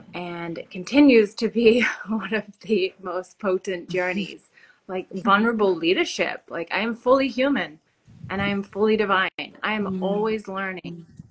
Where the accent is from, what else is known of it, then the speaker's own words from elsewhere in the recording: Australia; moved away as an adult; also born or lived in Los Angeles; now in Hawaii, United States; so I am from Australia originally, and I now live in Hawaii, and I came over to first the United States as a 20-something-year-old actress